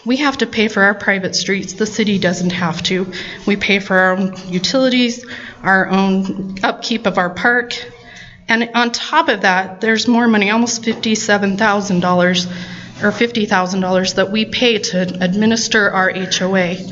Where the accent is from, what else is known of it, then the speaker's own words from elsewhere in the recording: Cedar Hills, Utah, United States; I said, "Oh, a little town by Provo, kind of." Like, "Oh, we're from Sandy. What's that town?" I said, "Oh, Cedar Hills."